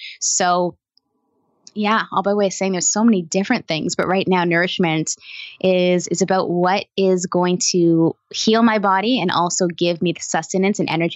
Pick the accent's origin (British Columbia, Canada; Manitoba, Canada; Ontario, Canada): Ontario, Canada; Toronto; There's a lot of green space in Toronto. Don't get me wrong. I was born and raised there. That's my hometown.